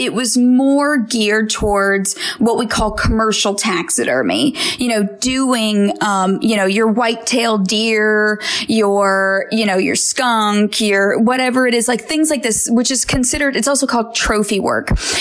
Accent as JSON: {"language": "English", "region": "Indiana", "country": "United States", "tie": "born or raised there", "also_born_or_lived": "Florida", "said": "We, so I grew up in Indiana and also Florida, and we just had nothing but the great outdoors."}